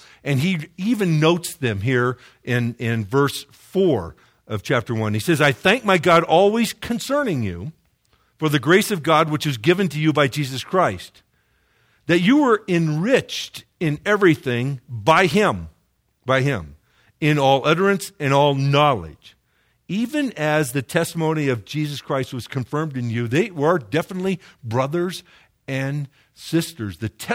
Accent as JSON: {"language": "English", "country": "Ireland", "said": "Trust me. I'm an Irishman."}